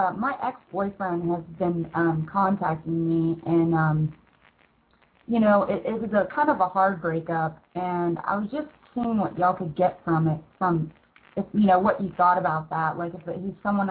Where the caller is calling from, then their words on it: Texas, United States; Oh, okay. I'm calling from Texas.